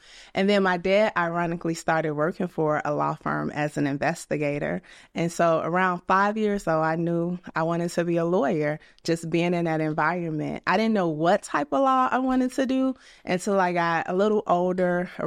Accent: Chicago, Illinois, United States; now in Atlanta, United States; Every time I always correct people and be like, yeah, I live in Atlanta, but I'm from Chicago.

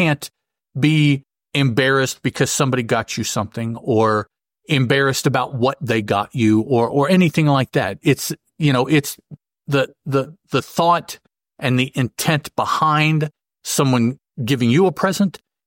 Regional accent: Illinois, United States; born there; I was born in Illinois. My mom and dad were there. Obviously, neither one were from Illinois.

